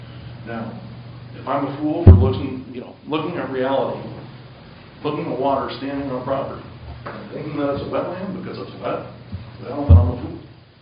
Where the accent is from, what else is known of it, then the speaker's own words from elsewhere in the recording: Florida, United States; I grew up down in Florida, and as a child, I had to hear lots of stories